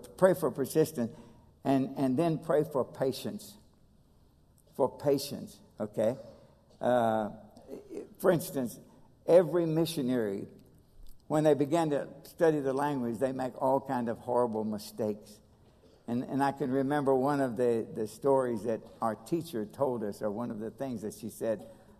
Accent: Kentucky, United States; hey, I'm from Kentucky. We have a hard time with English.

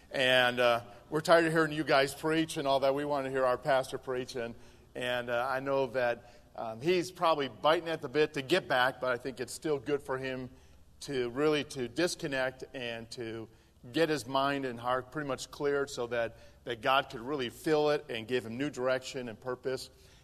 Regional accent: Midwest, United States; I mean, I'm from the Midwest, and man, it's been humid lately.

